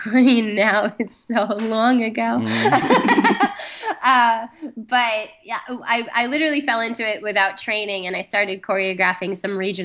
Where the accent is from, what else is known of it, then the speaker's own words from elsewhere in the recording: Mahopac, New York, United States; I'm originally from Mayapack, New York. It's like a small town about an hour north of New York City.